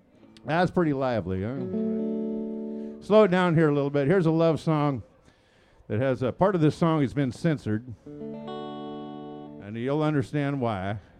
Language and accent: English; Texas, United States; born there; I was born down there in Texas, so well, we were going to welcome you to our country.